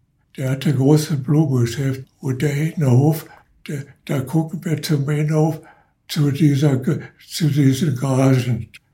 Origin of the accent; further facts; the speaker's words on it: Essen, North Rhine-Westphalia, Germany; Nein, ich bin groß geworden in Essen-West. In Frohnhausen.